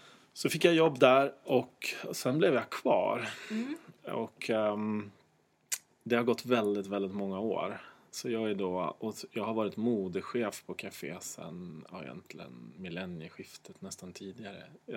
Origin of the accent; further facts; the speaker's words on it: Östersund, Jämtland County, Sweden; Jag är uppvuxen i Östersund.